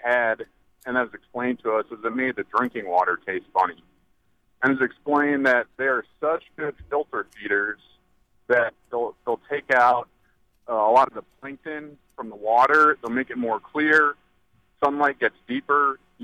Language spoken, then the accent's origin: English; Chicago, Illinois, United States; I'm originally from Chicago, and I remember when they